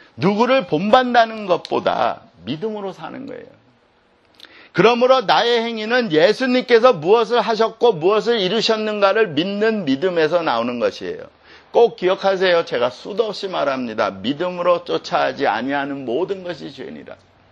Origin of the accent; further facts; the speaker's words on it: South Korea; 내가 한국인인데도 불구하고 성경이 가르쳐 주잖아요.